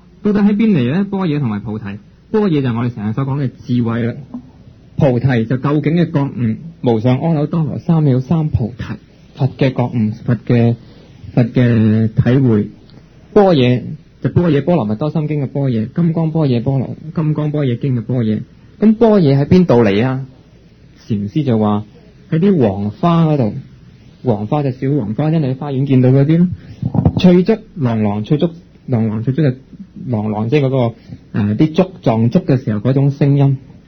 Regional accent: China; 我哋尤其是我哋中國人呢，相信呢佛陀在世嘅時候所有嘅經典已經存在。

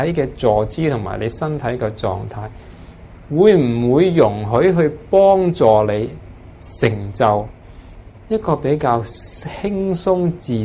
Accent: China; 我哋中国人写好多诗

